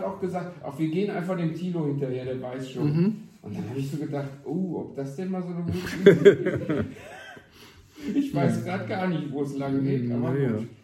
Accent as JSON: {"language": "German", "town": "Cologne", "region": "North Rhine-Westphalia", "country": "Germany", "said": "ich komme ja aus dem Rheinland, aus Köln, Nähe Köln."}